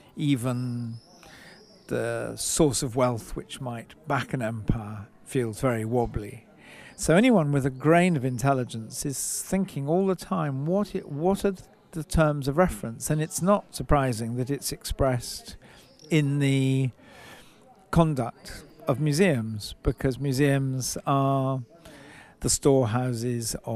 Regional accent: England, United Kingdom; as an American and me coming from England, to be in a town like Faenza

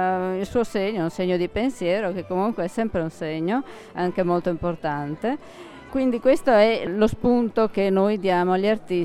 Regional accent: Venice, Veneto, Italy; quello che io vivo tutti i giorni qui sulla Piazza San Marco e che io vivo anche come veneziana

